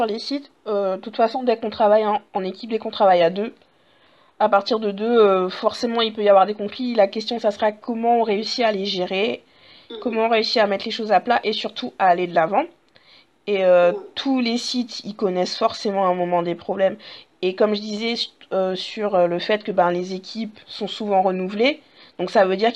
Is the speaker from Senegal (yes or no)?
no; France; Et une fois que, et en tant que français, bah, tu vas encore avoir un deuxième filtre.